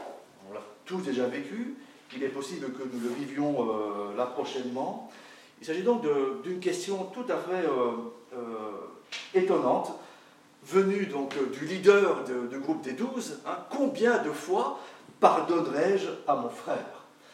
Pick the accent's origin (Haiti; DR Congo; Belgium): Belgium; Brussels; Patricia et moi, nous venons donc de Bruxelles, enfin, tout près de Bruxelles.